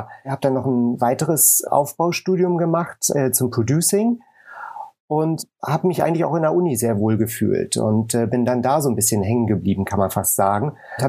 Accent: Hamburg, Germany; moved away as an adult; also born or lived in England / Texas, United States; now in Los Angeles, United States; Ich komme ursprünglich aus Hamburg. Ich bin gebürtiger Hamburger, bin aber dann nach dem Studium oder zum Studium schon nach England gegangen und dann anschließend nach Texas, nach Amerika und habe mich so nach Westen vorgearbeitet, Richtung Los Angeles

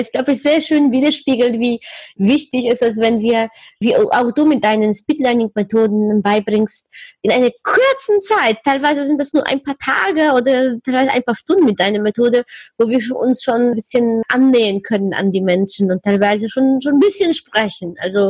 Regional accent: Gliwice, Silesian Voivodeship, Poland; born there; Es steht auch in Gleiwitz, in der Stadt, wo ich geboren bin, auch der Radiosender

